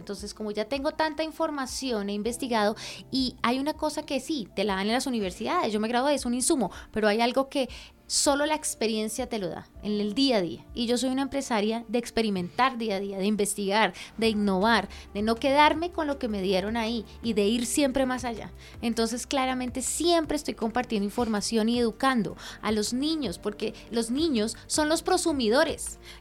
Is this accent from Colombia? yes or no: yes; Colombia; soy una colombiana como tú y como yo